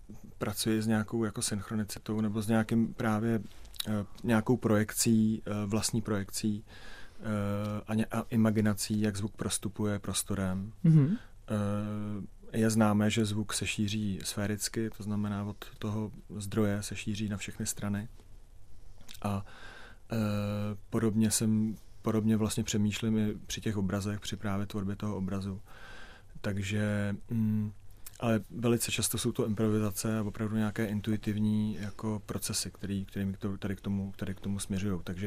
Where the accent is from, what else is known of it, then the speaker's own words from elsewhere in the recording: South Bohemian Region, Czechia; já jsem vyrostl v podstatě na Šumavě, protože jsem moje prarodiče oba dva s obou dvou, jako od, ať už od maminky, tak od táty, tak v podstatě jsou z Pošumaví